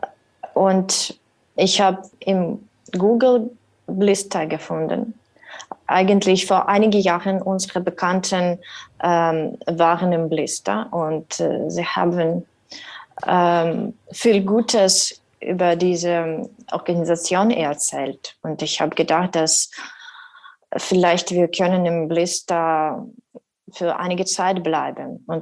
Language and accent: German; Kyiv, Kyiv City, Ukraine; German is a second language; now in Marburg, Germany; Und wir sind aus Kiew gekommen, dort wohnen meine Eltern jetzt.